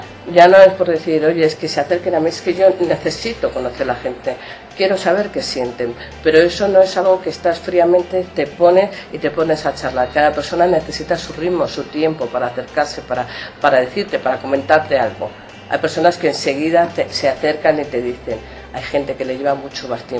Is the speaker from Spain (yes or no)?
yes; Madrid, Community of Madrid, Spain; yo trabajaba en un pueblo de Valencia, en un centro geriátrico, y yo soy de Madrid y quería volver a Madrid